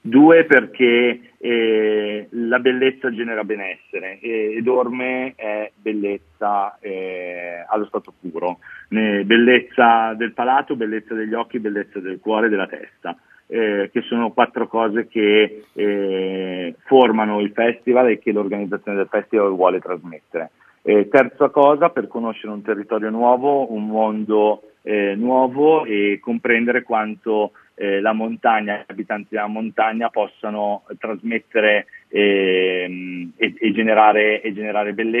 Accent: Milan, Lombardy, Italy; Sì, guarda, io sempre da milanese quale sono una persona molto affezionata all'altopiano della Paganella

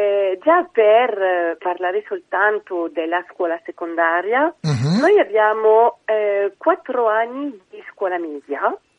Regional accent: Île-de-France, France; moved away; io sono nata in Francia, poi per motivi di lavoro ci siamo spostati con la mia famiglia, ero piccolissima, nei pressi di Parigi

